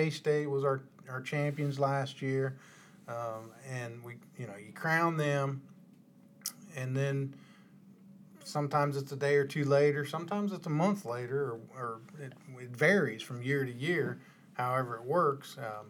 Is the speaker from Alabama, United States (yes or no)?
no; Kansas, United States; I'm from Kansas, so, you know, I go back home and I fish for a week